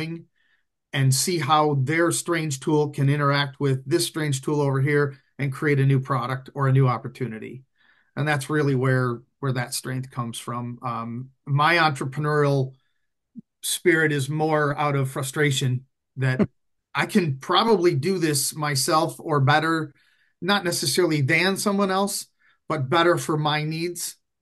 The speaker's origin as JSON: {"language": "English", "town": "Detroit", "region": "Michigan", "country": "United States", "tie": "born or raised there", "said": "Born and raised in the Motor City."}